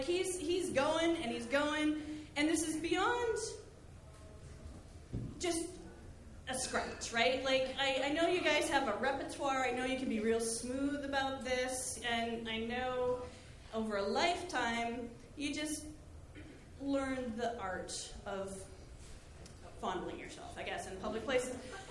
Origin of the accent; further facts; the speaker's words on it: East Coast, United States; And so I'm from the East Coast.